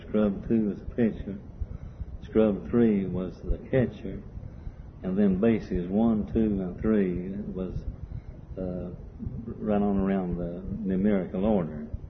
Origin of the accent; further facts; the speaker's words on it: Knoxville, Tennessee, United States; The community that I grew up in Knoxville was a close-knit community.